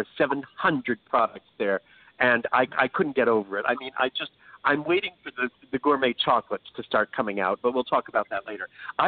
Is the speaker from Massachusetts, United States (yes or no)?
no; New York, United States; For those of you in New York, my hometown, and by the way, darlings, I've been traveling so much, I feel like all of your towns are my hometown.